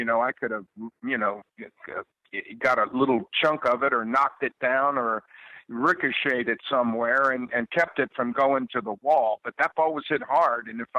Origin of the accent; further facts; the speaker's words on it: Baltimore, Maryland, United States; this Oriole team from my hometown is back in it